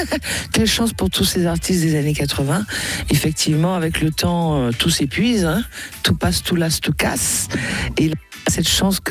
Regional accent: Antilles, France; also born or lived in Ivry-sur-Seine; now in United States; Je suis née en France, je suis née à Ivry dans le 94. J'ai fait mes 9 premières années en France et après mes parents sont rentrés aux Antilles et j'ai grandi là-bas. Puis après je suis arrivée aux États-Unis

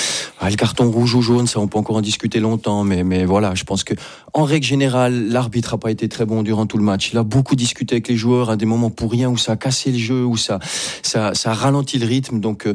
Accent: Switzerland; Je dis pas ça parce que je suis suisse

